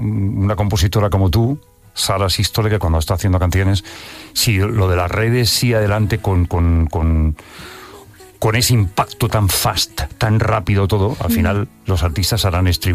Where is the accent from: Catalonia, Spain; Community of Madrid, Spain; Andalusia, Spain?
Catalonia, Spain; Barcelona; Y yo soy catalán, yo soy de Barcelona